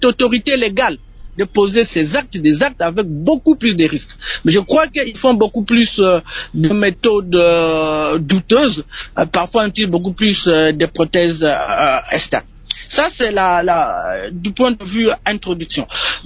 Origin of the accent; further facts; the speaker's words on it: DR Congo; chez moi, en République démocratique du Congo